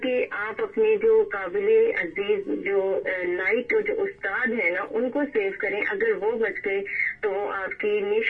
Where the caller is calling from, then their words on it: Lahore, Punjab, Pakistan; From Lahore.